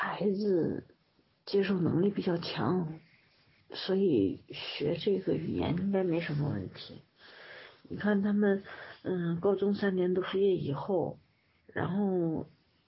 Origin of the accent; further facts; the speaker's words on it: Heilongjiang, China; 没有，我是土生土长的东北人，黑龙江人